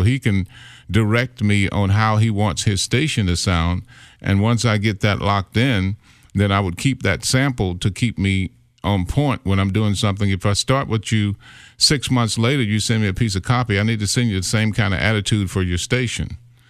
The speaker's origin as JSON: {"language": "English", "region": "Kentucky", "country": "United States", "tie": "born or raised there", "said": "When I first started, it was AOR, you know, in Kentucky, my hometown."}